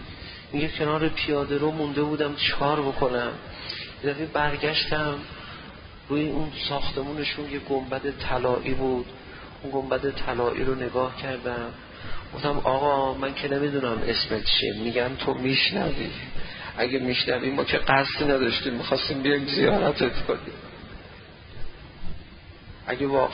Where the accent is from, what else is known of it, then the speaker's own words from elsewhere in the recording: Afghanistan; moved away; از افغانستان اومدیم گفتیم میریم سمت ایران، از ایران پرواز میکنیم میریم اروپا و اینا، اومدیم و با ماشین سوار شدیم و به مرز اومدیم خراسان، رفتیم مشهد